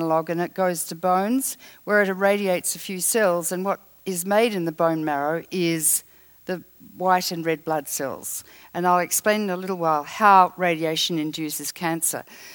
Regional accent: Australia; I come from Australia, where 40% of the world's richest uranium resides

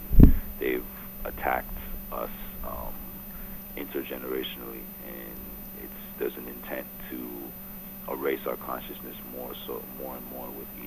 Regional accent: Toronto, Ontario, Canada; born there; Yes, I was born in Toronto.

